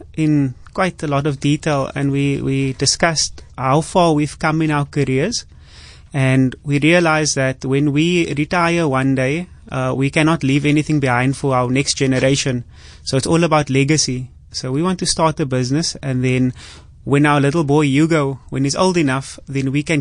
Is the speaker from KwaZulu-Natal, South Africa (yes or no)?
no; Mitchell's Plain, Western Cape, South Africa; I grew up in Mitchell's Plain on the Cape Flats.